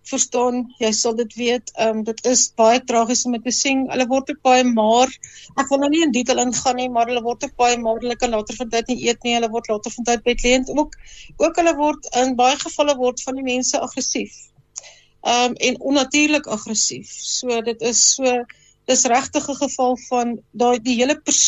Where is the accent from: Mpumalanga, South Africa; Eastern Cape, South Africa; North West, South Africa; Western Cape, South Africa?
Eastern Cape, South Africa; Cradock; now in Johannesburg, South Africa; Ek is 'n Ooskaapenaar, soos jy, wat in Kraddock groot geword het. Ek is baie trots op my Ooskaapse wortels. Ek was so bietjie in Delmas, maar ek het eindelijk in Kraddock groot geword en ek is 'n oud koffie en ek bly nou al oor die 30 jaar in Johannesburg.